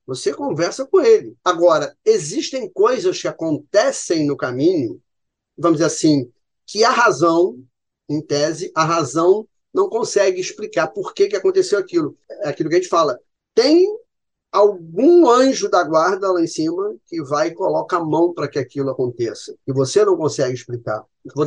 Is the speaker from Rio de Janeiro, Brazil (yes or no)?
yes; Rio de Janeiro, Brazil; eu sou do Rio de Janeiro, acostumado a esse trânsito logo aqui